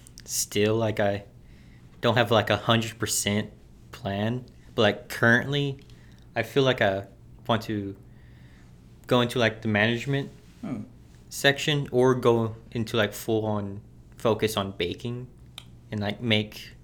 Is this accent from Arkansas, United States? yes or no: yes; Marlton, Arkansas, United States; I'm from Marlton, Arkansas, and I'm also a senior.